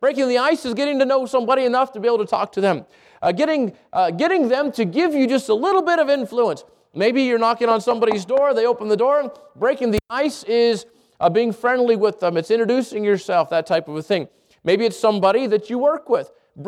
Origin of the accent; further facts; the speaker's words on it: Albuquerque, New Mexico, United States; Yeah, I grew up here in Albuquerque.